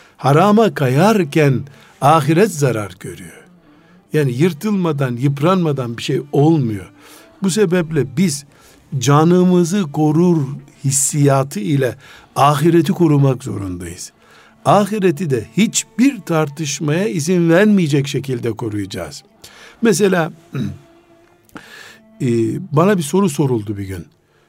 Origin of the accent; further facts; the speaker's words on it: Black Sea Region, Turkey; Seferberlik denir bizim Karadeniz'de. Seferberlik yıllarının kadını.